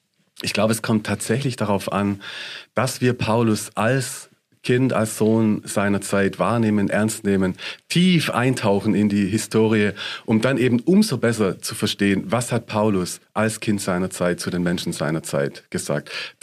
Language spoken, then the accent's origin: German; Baden-Württemberg, Germany; ich komme aus Süddeutschland, zwischen München und Stuttgart oder zwischen Ulm und Biberach